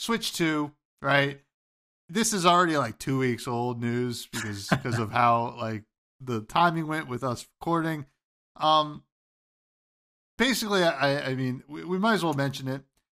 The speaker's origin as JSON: {"language": "English", "country": "United States", "said": "I came over to them, I was like, I'm American, so sorry for me."}